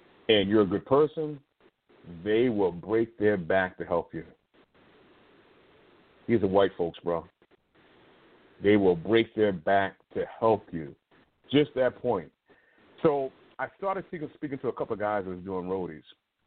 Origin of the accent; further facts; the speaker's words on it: Connecticut, United States; I said, you know, I'm down from Connecticut.